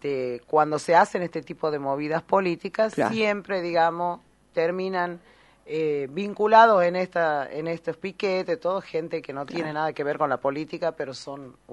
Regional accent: Tucumán, Argentina; nosotros como tucumanos

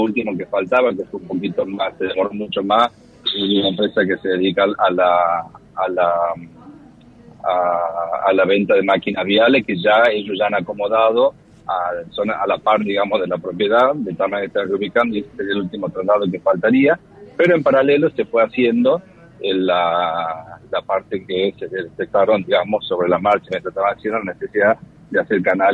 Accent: Tucumán, Argentina; nosotros como tucumanos y como parte interesada, ayudamos y colaboramos

